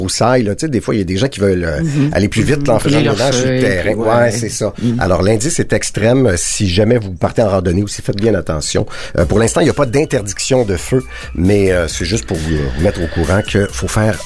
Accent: Quebec, Canada; il y en a 126 sur les 139 qui sont chez nous au Québec.

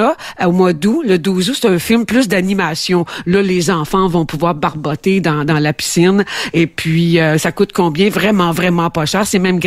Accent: Quebec, Canada; Ils viennent chez nous dans la Naudière pour voir nos attraits.

